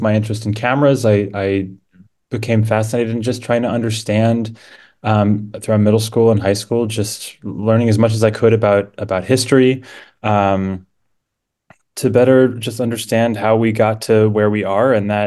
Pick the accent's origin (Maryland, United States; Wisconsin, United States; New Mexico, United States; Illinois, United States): Maryland, United States; Kensington; I am indeed a Marylander. I grew up in Kensington, Maryland.